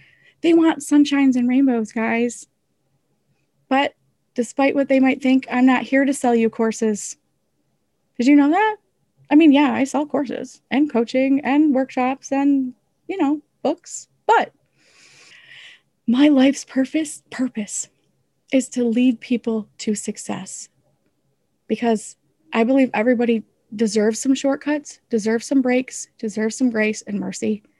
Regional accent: Midwest, United States; accent: Midwest; I have an accent. Did you guys know that? I have an accent. I have a Midwest accent, I think.

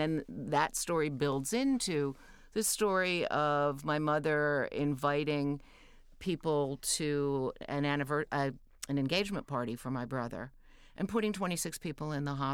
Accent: New York City, New York, United States; I grew up in Greenwich Village, and she had turned our apartment, which was a small, you know, New York City apartment, probably 1,100 square feet that four of us lived in.

